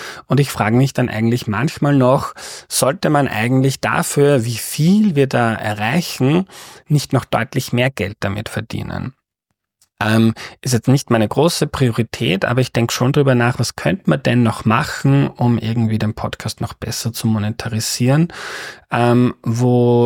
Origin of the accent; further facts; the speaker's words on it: Upper Austria, Austria; moved away as an adult; Also ich bin am Land aufgewachsen, bin dort in eine Volks-, in eine Hauptschule gegangen, dann habe ich Matura gemacht in Steyr an der Handelsakademie